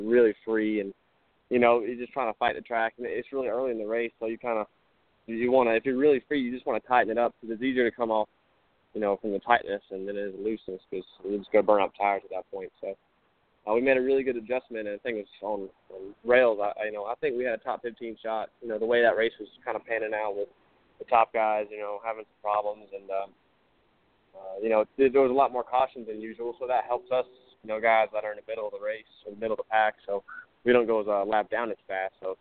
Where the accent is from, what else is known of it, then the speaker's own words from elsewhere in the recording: Greenville, Alabama, United States; also born or lived in Montgomery, United States; Yes, sir. I was born in Montgomery, and then I lived in Greenville for about 10, 12 years, something like that. So yeah, from there, from the beginning.